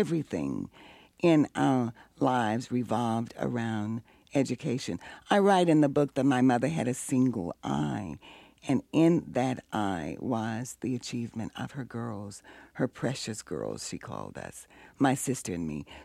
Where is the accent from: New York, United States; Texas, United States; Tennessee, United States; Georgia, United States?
Tennessee, United States; Memphis; It comes from my rememberings of my years growing up in Memphis, Tennessee, in a segregated housing project.